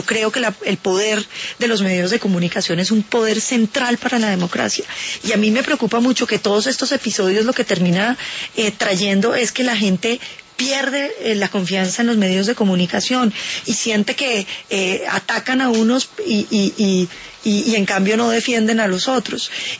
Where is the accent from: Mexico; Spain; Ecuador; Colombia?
Colombia